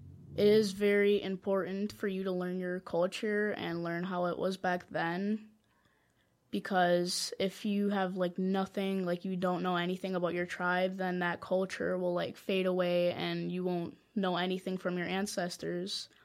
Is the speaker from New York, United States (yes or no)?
no; Wisconsin, United States; I'm from Wisconsin, and I'm 13 years old.